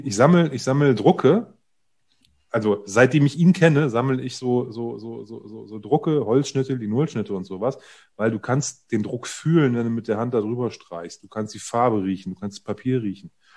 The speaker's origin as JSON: {"language": "German", "town": "Oldenburg", "region": "Lower Saxony", "country": "Germany", "tie": "born there", "said": "das Museumsdorf in Oldenburg, wo die Leute da irgendwie Brot backen. Ich komme ja aus der Ecke, so gebürtig auch, ne?"}